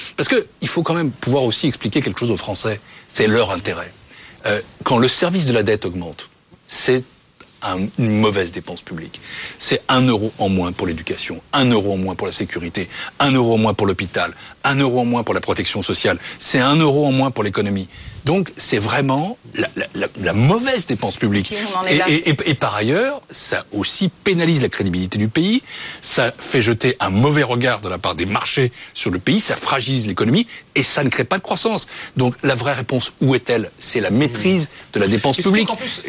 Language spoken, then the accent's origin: French; France; Et je suis français, européen, mais français.